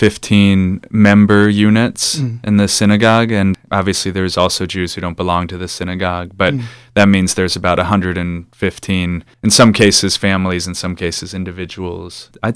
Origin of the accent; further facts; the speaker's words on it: Massachusetts, United States; now in Bennington, United States; I'm saying we not only because I can't really call myself a Vermonter if I've only been here 4.5 years, but I'm from Western Massachusetts